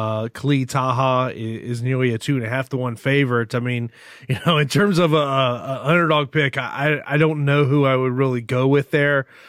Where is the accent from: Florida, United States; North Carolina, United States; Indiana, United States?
Florida, United States; of course my hometown Rays are playing tonight against the A's